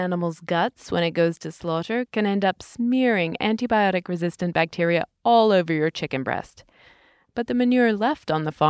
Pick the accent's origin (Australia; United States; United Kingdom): United Kingdom; In my home country, Britain, the government had banned the use of antibiotics as growth promoters in farm animals as early as 1971.